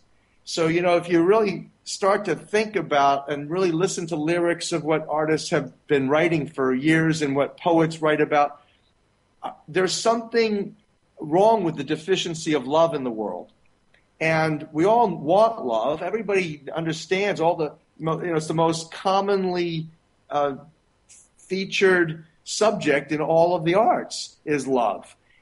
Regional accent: Philadelphia, Pennsylvania, United States; And I'm from Philadelphia.

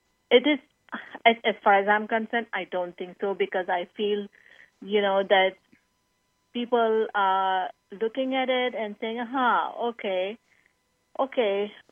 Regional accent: India; moved away as an adult; now in United States; Like, I came from India. I came from India, got married, and came here.

